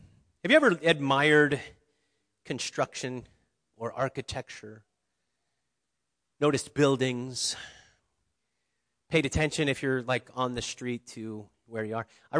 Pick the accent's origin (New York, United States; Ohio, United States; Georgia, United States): Ohio, United States; Cincinnati; So I grew up near Cincinnati, Ohio, so don't remind me about the Bengals.